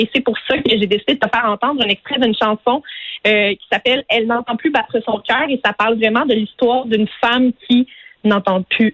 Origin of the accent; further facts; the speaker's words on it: Sherbrooke, Quebec, Canada; Moi, je viens de Sherbrooke comme lui